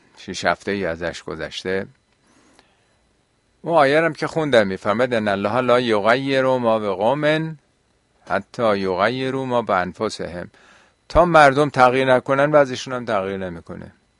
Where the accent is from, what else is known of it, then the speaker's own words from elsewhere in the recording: Iran; در این 1 ماه فهمیدیم ما چقدر ایرانی هستیم، چقدر همه ایرانی هستیم